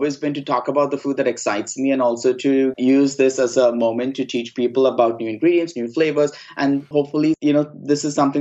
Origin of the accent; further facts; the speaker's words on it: Mumbai, Maharashtra, India; I'm originally from Bombay on the west coast in India, but my dad's from the north of India, and then my mom's from Goa, which is on the west coast.